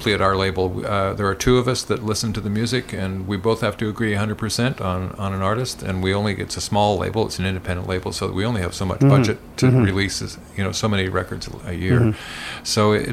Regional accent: Quebec, Canada; now in Toronto, Canada; From Montreal. From Montreal, I grew up in Western Quebec.

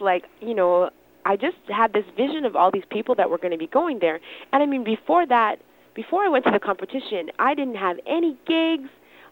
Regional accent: Scarborough, Ontario, Canada; I was born and raised in Scarborough, and so it just, there were always so many different sounds around me

